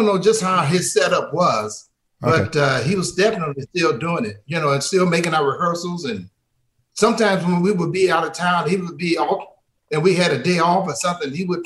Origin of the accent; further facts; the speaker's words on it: St. Louis, Missouri, United States; Yeah. No, Ms. McCoo, I'm from St. Louis.